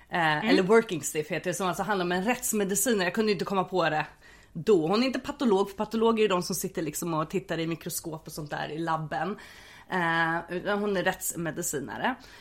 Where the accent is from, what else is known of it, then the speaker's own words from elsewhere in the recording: Stockholm, Stockholm County, Sweden; jag är uppvuxen på Söder under 30-talet och känner mig hyvens.